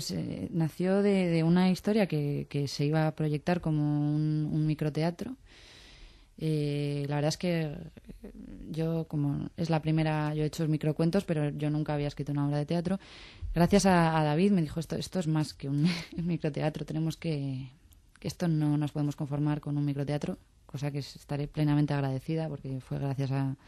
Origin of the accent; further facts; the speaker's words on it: Mexico; yo llegué de México